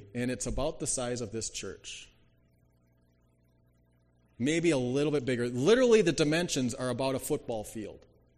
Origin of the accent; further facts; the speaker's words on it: Daisy, North Dakota, United States; I mean, I grew up in Daisy, North Dakota. It's so small.